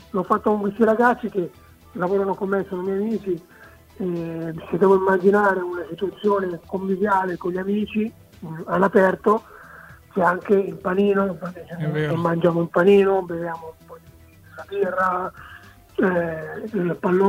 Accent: Piedmont, Italy; io sono cresciuto nel Novarese, quindi lo stadio più vicino era a Milano

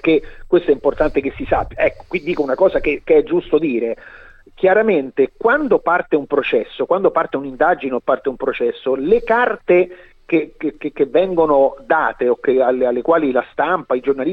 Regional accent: Rome, Lazio, Italy; Io sono romano

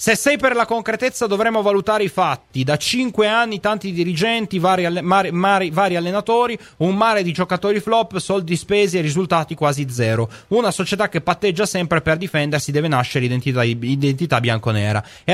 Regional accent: Settimo Torinese, Piedmont, Italy; anche io caro Fabio sono da Settimo Torinese

